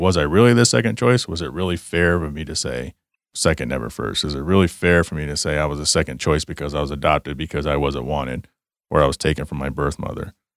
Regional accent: Garland, Texas, United States; You know, I was raised with white parents. I grew up in Garland, Texas.

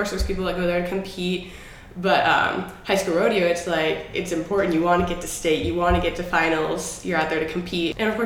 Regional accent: Middletown, California, United States; Middletown. Like, I've been here my whole life.

